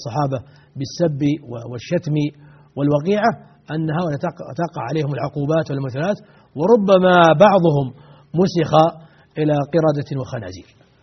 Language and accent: Arabic; Saudi Arabia; هنا عندنا في السعودية